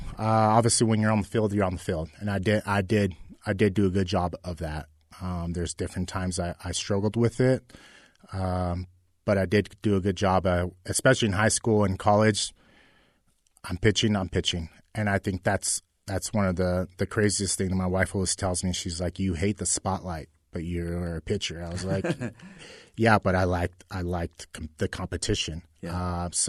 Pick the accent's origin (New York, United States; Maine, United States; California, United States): California, United States; Fontana; So growing up in Fontana, we were going to travel to Mexico for Thanksgiving.